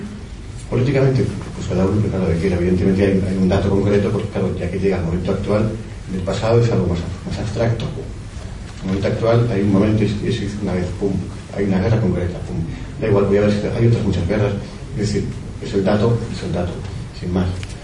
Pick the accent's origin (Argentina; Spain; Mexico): Spain; Somos en parte también responsables como españoles, ¿no?